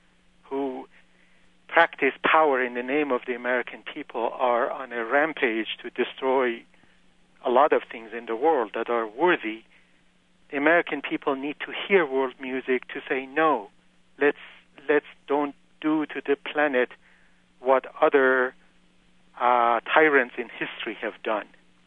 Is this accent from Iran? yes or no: yes; Iran; I'm originally from Iran